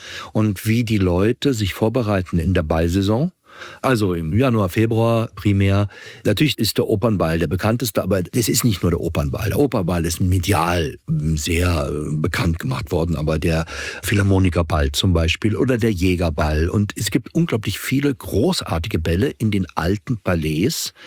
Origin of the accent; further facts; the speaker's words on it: Vienna, Austria; Ich gehe vom ersten, also von meiner Heimat